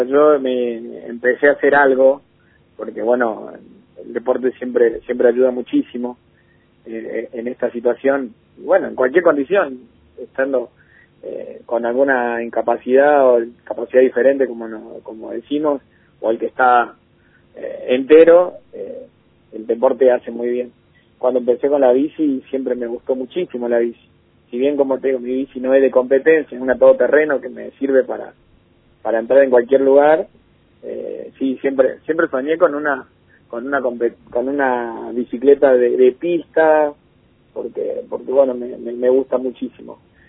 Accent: Misiones, Argentina; Sí, yo soy de Misiones, así que por ahí había unos lugares muy lindos que hacía muchísimo tiempo que no iba.

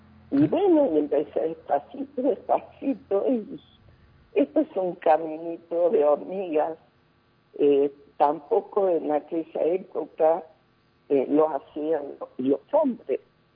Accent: Colonia Caroya, Córdoba, Argentina; que yo soy de Colonia Carosa, empecé aquí, y no había yoga.

